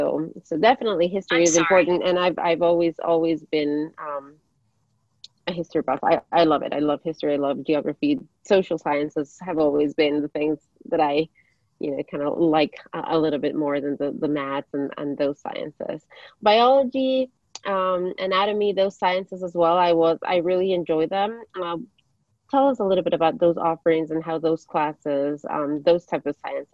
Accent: Ecuador; first language Spanish; English is a second language; And I grew up in Ecuador, and in Ecuador we speak Spanish, but I grew up learning English from a young age.

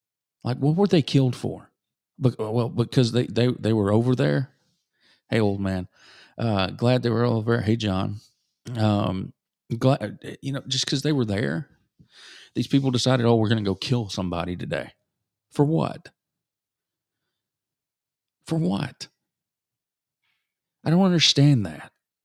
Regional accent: the South, United States; I grew up in the South.

